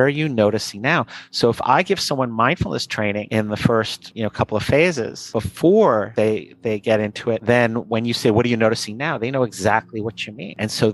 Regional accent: New York, United States; I'm from New York, so sometimes expletives creep

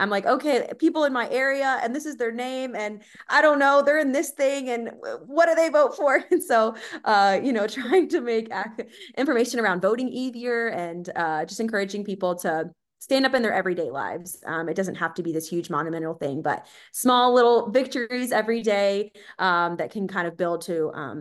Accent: North Carolina, United States; Yeah, I'm from North Carolina and I went to East Carolina.

